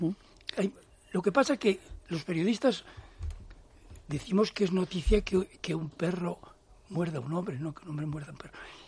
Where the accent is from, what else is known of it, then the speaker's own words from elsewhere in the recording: Burgos, Castile and León, Spain; yo soy de Burgos, en Burgos toda la vida se ha dicho influyente.